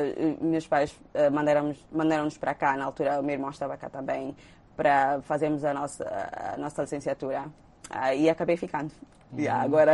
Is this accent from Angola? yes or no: yes; Angola; um bocadinho de mim enquanto angolana